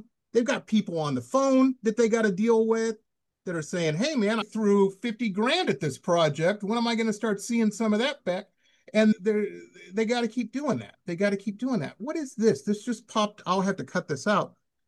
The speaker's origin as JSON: {"language": "English", "town": "Detroit", "region": "Michigan", "country": "United States", "tie": "born or raised there", "said": "I grew up in Detroit. It was a rough town then."}